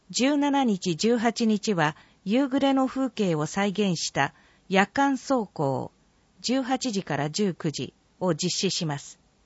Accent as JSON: {"language": "Japanese", "town": "Senju", "region": "Tokyo", "country": "Japan", "tie": "born or raised there", "said": "生まれも育ちも千住の私としては嬉しいことですね。"}